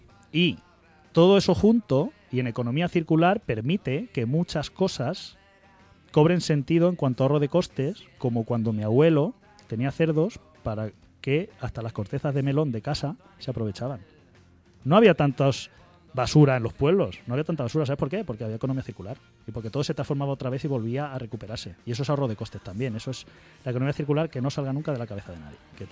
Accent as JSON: {"language": "Spanish", "town": "Fuentealbilla", "region": "Castilla-La Mancha", "country": "Spain", "said": "yo no olvido nunca que soy de Fuentealbilla, que mi tierra es La Manchuela y La Manchuela es tierra de uva"}